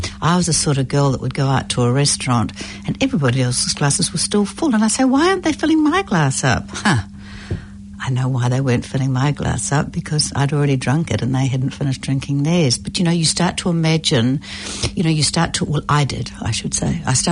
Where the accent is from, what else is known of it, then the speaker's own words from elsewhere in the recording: New Zealand; growing up in New Zealand